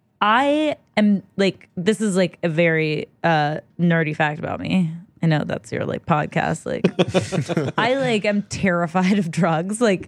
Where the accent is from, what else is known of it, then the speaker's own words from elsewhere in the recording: Los Angeles, California, United States; I grew up in Los Angeles, California.